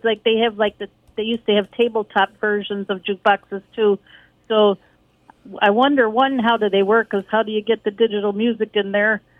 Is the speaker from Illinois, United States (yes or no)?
yes; Chicago, Illinois, United States; because I'm from Chicago, so it's like it'd be kind of cool to hear.